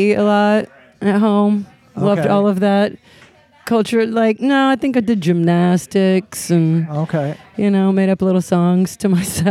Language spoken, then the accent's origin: English; Louisville, Kentucky, United States; also born or lived in Indianapolis; I was born in Indianapolis, but I really consider myself. I grew up in Louisville, so they have the Kentucky Derby there